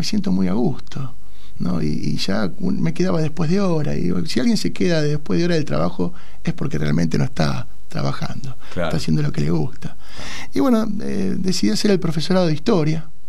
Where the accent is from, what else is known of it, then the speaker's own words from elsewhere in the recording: Lanús, Buenos Aires Province, Argentina; De Lanús, el conurbano profundo, ¿no? Lanús, el viejo partido 4 de junio.